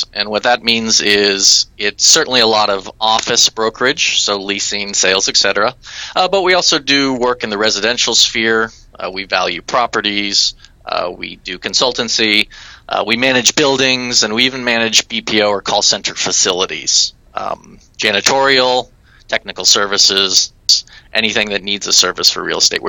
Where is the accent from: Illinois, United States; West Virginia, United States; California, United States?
California, United States; now in Philippines; the short version is I am from California, and my first job out of university was in Santa Monica working for a logistics startup